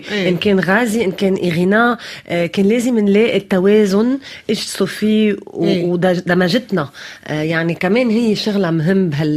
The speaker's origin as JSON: {"language": "Arabic", "country": "Lebanon", "said": "وأنا لبنانية، وهيدا هو العالم"}